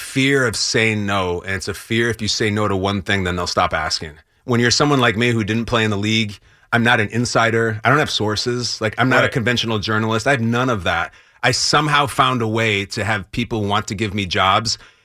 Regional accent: Chicago, Illinois, United States; So I have wonderful memories growing up in Chicago.

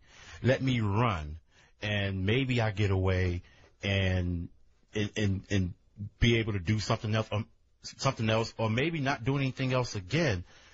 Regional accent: Inglewood, California, United States; I grew up in Inglewood, in the heart of Inglewood, and saw a lot of stuff.

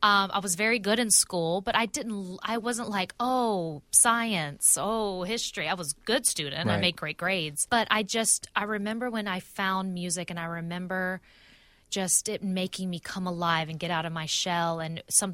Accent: Pensacola, Florida, United States; I'm from the South. I'm from Pensacola, Florida.

